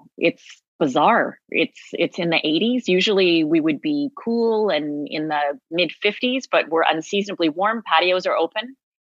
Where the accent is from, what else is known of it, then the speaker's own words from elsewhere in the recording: Toronto, Ontario, Canada; I am from Toronto